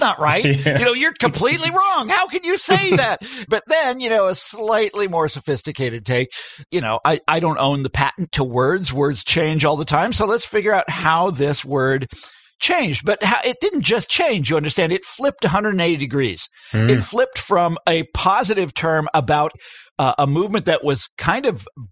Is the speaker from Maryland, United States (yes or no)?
no; Kansas, United States; So in my home state of Kansas, which is where they first rolled out this plan to go into politics, they succeeded.